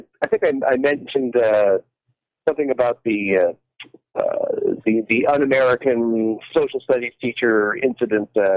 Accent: Canada; now in United States; Well, I'm originally from Canada, so I would have had to stay there an extra 2 years because they had the grade 13 at that point

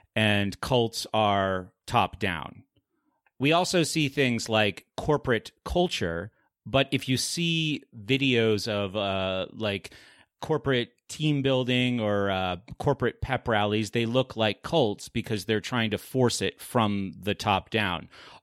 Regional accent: New England, United States; the cultures that I saw just growing up in New England from one place to another

